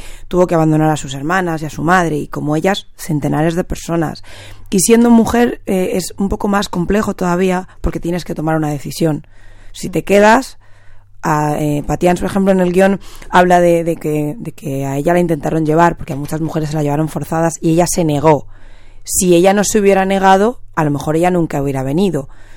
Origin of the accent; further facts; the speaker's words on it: Spain; born there; Y entonces dices, vale, soy menos africana porque no he nacido en África, y soy menos española porque si no te enseño mi documento, tú no sabes que yo venía aquí